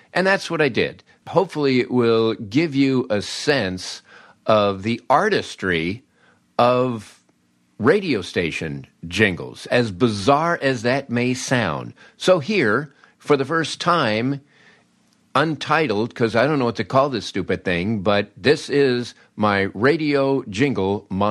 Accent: Peoria, Illinois, United States; And how could my little station growing up in Peoria have this big elaborate jingle package?

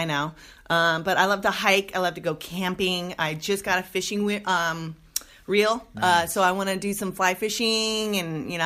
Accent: Los Angeles, California, United States; I'm from Los Angeles area.

